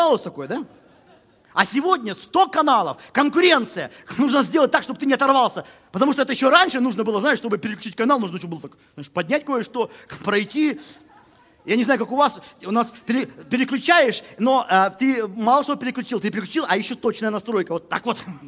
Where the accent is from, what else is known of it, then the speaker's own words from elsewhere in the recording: Russia; у нас в детстве в России был всего, я помню, он был маленький, был один телевизионный канал.